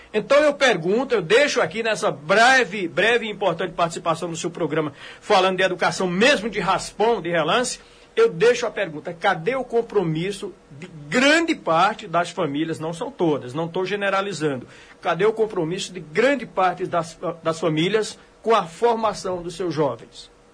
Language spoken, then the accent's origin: Portuguese; Brazil; como brasileiro no geral, né? Como cidadão brasileiro